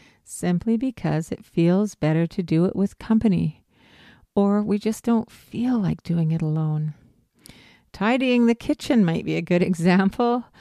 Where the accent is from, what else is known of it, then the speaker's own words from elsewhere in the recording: Canada; I'm a Canadian. We say Z.